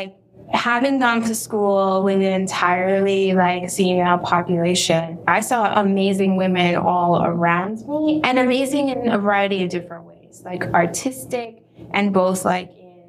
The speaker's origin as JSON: {"language": "English", "town": "New York City", "region": "New York", "country": "United States", "said": "I came in with college credit. I was from New York City. I was cultured, right?"}